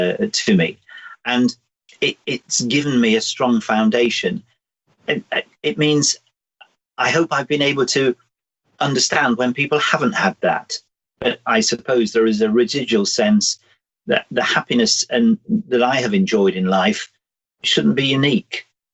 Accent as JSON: {"language": "English", "region": "North West England", "country": "United Kingdom", "tie": "born or raised there", "said": "You know, I grew up in the Northwest. We were within touching distance of the Moors murderers."}